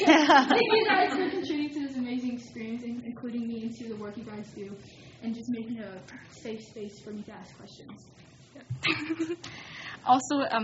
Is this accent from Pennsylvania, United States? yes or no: no; St. Paul, Minnesota, United States; I was born and raised in St. Paul. I live in the North End area in Ward 5.